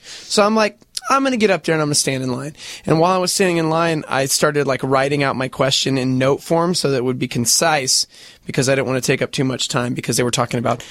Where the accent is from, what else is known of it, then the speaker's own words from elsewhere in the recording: Albuquerque, New Mexico, United States; Hey, guys. … I'm from Albuquerque.